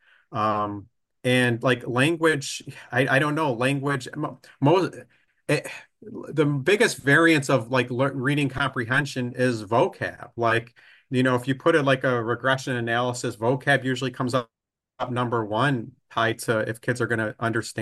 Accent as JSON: {"language": "English", "town": "Buffalo", "region": "New York", "country": "United States", "said": "So I'm from Buffalo. They call us like the most passionate football fans out there."}